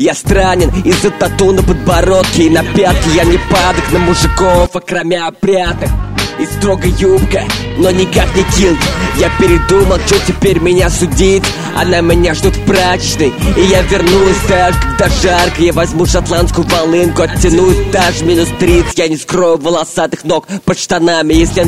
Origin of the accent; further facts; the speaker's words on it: Moscow, Russia; я из Москвы, так что лига найдет меня, если захочет дать.